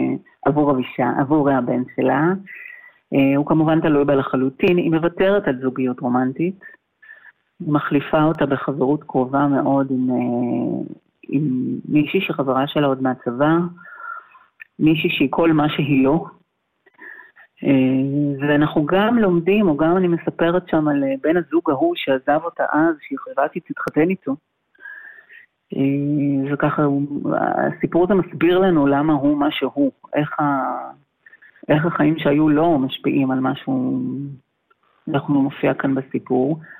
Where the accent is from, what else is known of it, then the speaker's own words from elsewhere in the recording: Haifa, Haifa District, Israel; now in Binyamina, Israel; במקור אני מחיפה, אבל בשנים האחרונות אני מתגוררת בבנימינה.